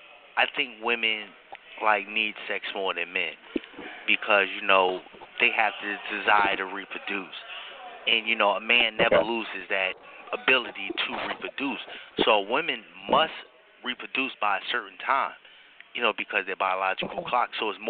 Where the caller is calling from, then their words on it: New Jersey, United States; I'm calling from Jersey.